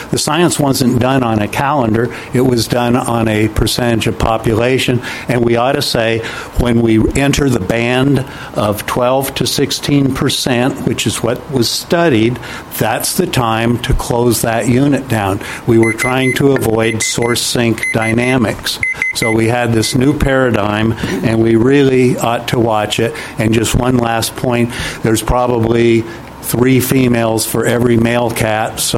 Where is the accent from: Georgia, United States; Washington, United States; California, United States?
Washington, United States; Sammamish; from Sammamish, Washington.